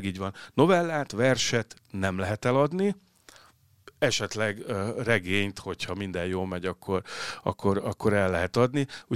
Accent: Szentes, Csongrád-Csanád, Hungary; ahol én születtem, meg ahol fölnőttem 18 éves koromig, ez a Szentes nevű kisváros. Ugye az egész identitásomnak ugye csak a fele ez a Szentes, a másik fele egy Kolozsvár, az apámnak az ága, de ugye ott soha nem éltem.

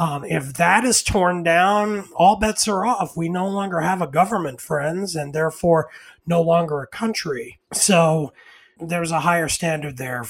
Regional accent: New York, United States; I was born and raised in Stuyvesant Town, New York, which, for listeners who aren't aware, is post-war housing built after World War II in Lower Manhattan

